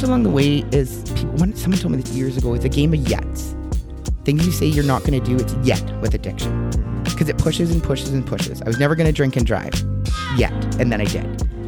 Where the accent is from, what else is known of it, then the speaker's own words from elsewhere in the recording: Thunder Bay, Ontario, Canada; I am 42. I will be 43 this July 10th. I was born here in Thunder Bay, Ontario in 1981 at McKellar Hospital.